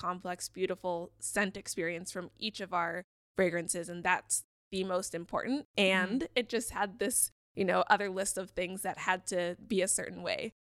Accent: Ohio, United States; Like, where I grew up in Ohio, everyone wanted to smell like the Hollister store.

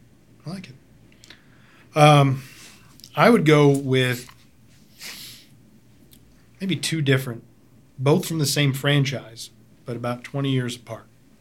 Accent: Chicago, Illinois, United States; Now, remember, I'm not saying me, but I grew up in Chicago.

